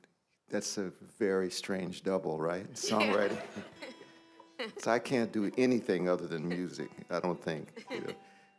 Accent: Detroit, Michigan, United States; I'm from Detroit.

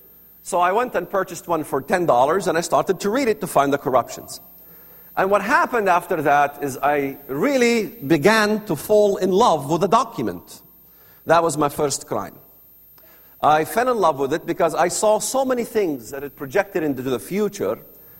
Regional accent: Palestine; want her to know that I was Palestinian. So I did not roll my R's.

